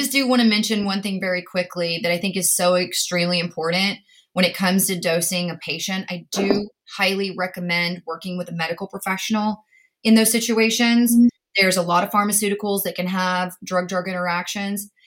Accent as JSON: {"language": "English", "region": "Tennessee", "country": "United States", "tie": "born or raised there", "moved": "yes", "lives_now": "Los Angeles, United States", "said": "my hometown supporting me, which is a very conservative town in the middle of Tennessee. I'm in LA now."}